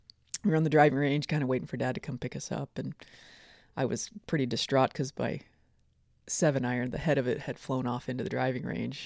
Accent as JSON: {"language": "English", "town": "Aberdeen", "region": "South Dakota", "country": "United States", "tie": "born or raised there", "said": "You know, I grew up in Aberdeen, South Dakota, and learned to play the game in the Midwest"}